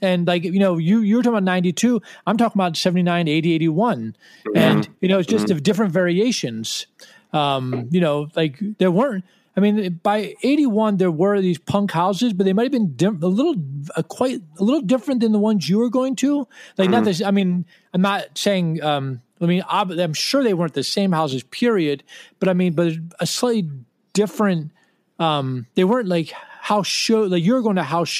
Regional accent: Washington, District of Columbia, United States; And I just called them in 1980 and said, like, hi, we're from Washington and we love your band.

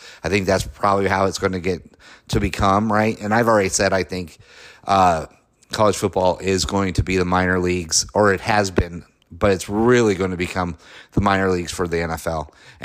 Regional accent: Colorado, United States; I'm from Colorado, so I loved Air Force's helmets back in the day

